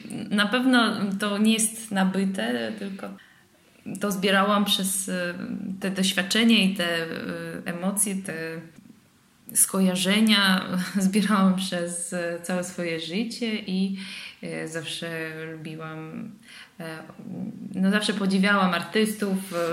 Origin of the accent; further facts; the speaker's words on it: Russia; now in Poland; No dla mnie to oczywiście wszystko dla mnie było wielkim szokiem, ponieważ przyjechałam z Rosji, z niewielkiego miasta, gdzie mamy zupełnie, no nie powiedziałabym zupełnie, ale jednak taką inną kulturę miejską